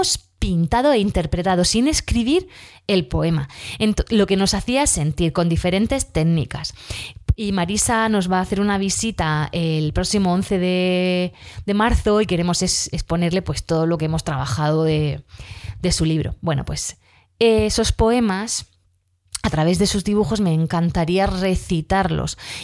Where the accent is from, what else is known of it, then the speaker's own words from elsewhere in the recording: Region of Murcia, Spain; nosotros aquí en Murcia pues no terminamos todas las palabras, nos comemos las eses